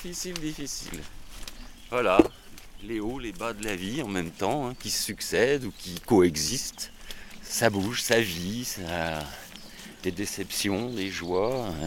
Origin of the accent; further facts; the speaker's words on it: Troyes, Grand Est, France; Moi, je viens de Troyes.